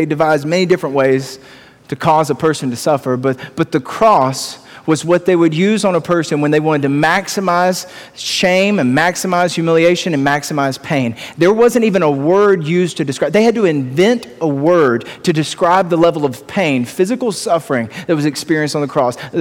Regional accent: Lawrenceville, Georgia, United States; See, I grew up in Lawrenceville, born and raised in Gwinnett County

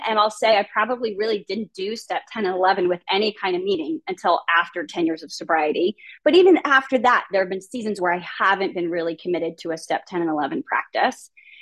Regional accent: Los Angeles, California, United States; I grew up in Los Angeles in a fantastically alcoholic home, a fantastically violent home.

